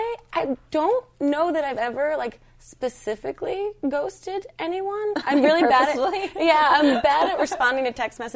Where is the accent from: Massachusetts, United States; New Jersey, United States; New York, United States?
New Jersey, United States; I'm from New Jersey originally